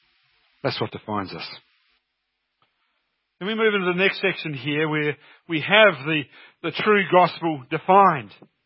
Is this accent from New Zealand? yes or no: yes; New Zealand; You can have fellowship with me, a New Zealander.